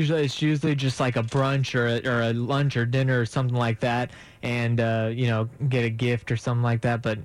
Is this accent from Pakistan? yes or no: yes; Pakistan; we're from Pakistan